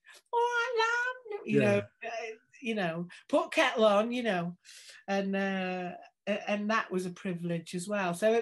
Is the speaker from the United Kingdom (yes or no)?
yes; Stoke-on-Trent, West Midlands, United Kingdom; I'm from Stoke-on-Trent.